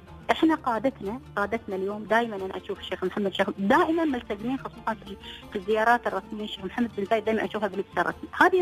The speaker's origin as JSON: {"language": "Arabic", "country": "United Arab Emirates", "said": "أنا كبنت إماراتية أو كامرأة إماراتية"}